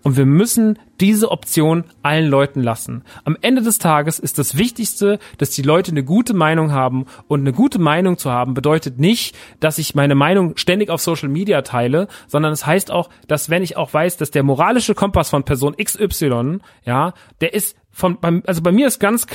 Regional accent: Aschaffenburg, Bavaria, Germany; in Aschaffenburg gewesen, in meiner Heimat

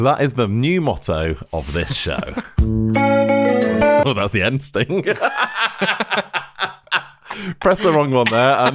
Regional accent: North West England, United Kingdom; Because I'm from Lancashire, which is, you know, we're supposed to be rivals

